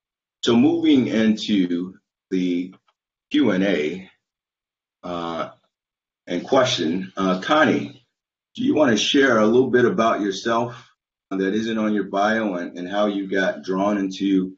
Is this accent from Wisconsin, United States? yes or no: yes; Wisconsin, United States; So before we get into the questions, I do want to brag on my home state of Wisconsin.